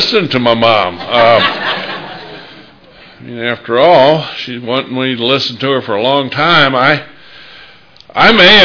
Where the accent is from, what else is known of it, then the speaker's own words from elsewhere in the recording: Hagerstown, Maryland, United States; I am from Hagerstown, Maryland